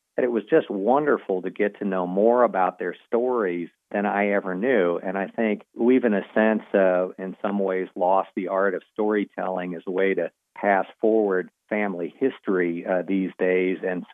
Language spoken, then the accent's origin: English; St. Louis, Missouri, United States; now in Lake Lure, United States; And originally I'm from St. Louis, grew up there.